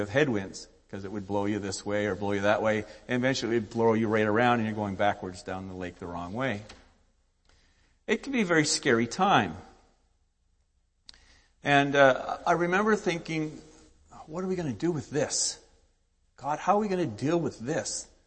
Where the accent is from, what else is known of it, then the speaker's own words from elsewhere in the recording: East Coast, United States; one that was very popular for me growing up in the East Coast